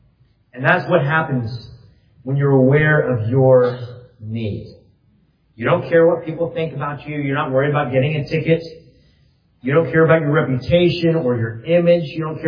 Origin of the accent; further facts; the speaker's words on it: Texas, United States; I'm true Texan. I've lived in Texas my whole life.